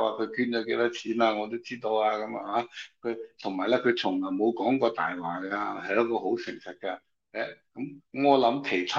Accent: China

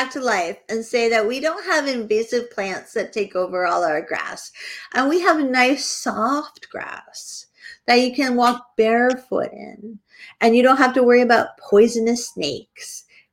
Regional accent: New Hampshire, United States; And that makes me really sad that I grew up in New Hampshire.

